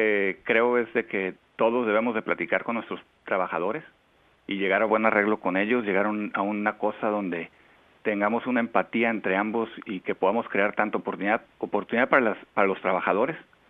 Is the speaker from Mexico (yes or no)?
yes; Mexico; A mí me tocó cosechar de chico, yo soy mexicano.